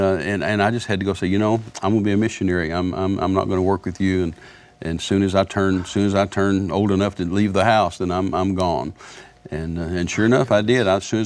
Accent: Midland, Texas, United States; And I had taken a leave because I'm from Midland originally.

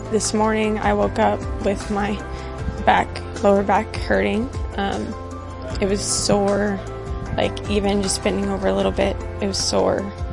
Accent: Omaha, Arkansas, United States; I'm from Omaha, Arkansas.

